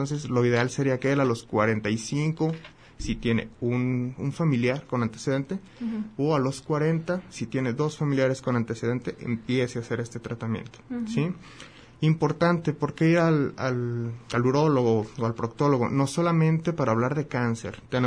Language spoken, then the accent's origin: Spanish; Mexico; A fin de cuentas somos mexicanos